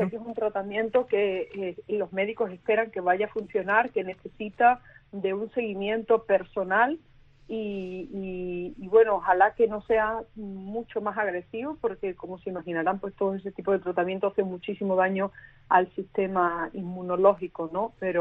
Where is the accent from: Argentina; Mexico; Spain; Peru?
Spain; Y como española, espero que siempre los cubanos puedan ver en mí una persona a la que ayudar, a la que apoyar.